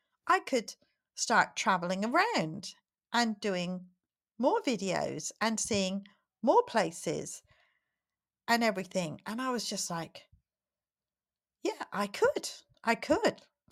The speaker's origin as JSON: {"language": "English", "region": "England", "country": "United Kingdom", "tie": "born or raised there", "said": "So when I was a child, growing up in England"}